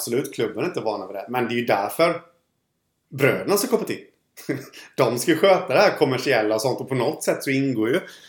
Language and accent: Swedish; Jönköping, Jönköping County, Sweden; i och med att jag är från Jönköping då